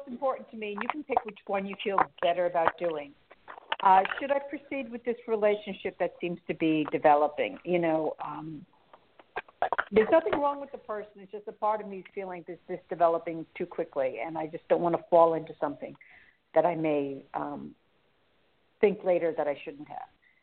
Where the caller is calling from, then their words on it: New York, United States; I'm calling from New York.